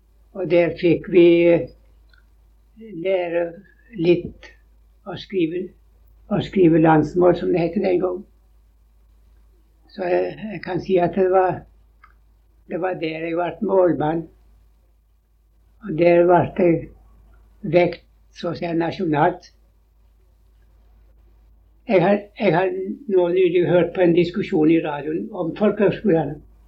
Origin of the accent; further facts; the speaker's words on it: Skjold, Rogaland, Norway; Prestgården hjemme i Skjold, over fjellet fra Ulvevne til prestgården var 5 kilometer å gå.